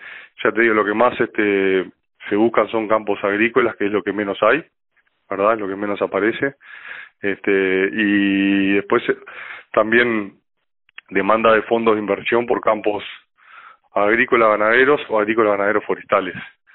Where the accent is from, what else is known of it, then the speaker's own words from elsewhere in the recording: Paysandú, Uruguay; now in Montevideo, Uruguay; yo soy oriundo de Paysandú, pero estamos instalados en Montevideo